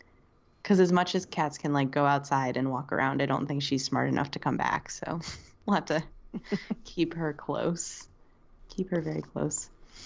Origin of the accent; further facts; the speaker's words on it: Buffalo, New York, United States; now in North Carolina, United States; Yeah, I was born and raised in Buffalo, as Logan mentioned, and I'm now living in North Carolina